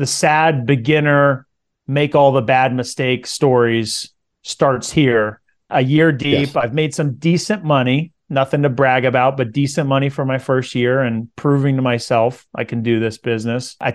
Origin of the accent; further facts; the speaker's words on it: California, United States; So I grew up in Central California where houses are $200,000-$300,000 as median price points.